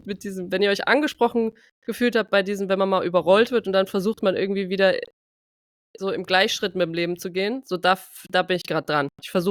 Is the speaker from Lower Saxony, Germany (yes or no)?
no; Trier, Rhineland-Palatinate, Germany; Kein Wunder, dass bei uns zu Hause in Trier Hochwasser war.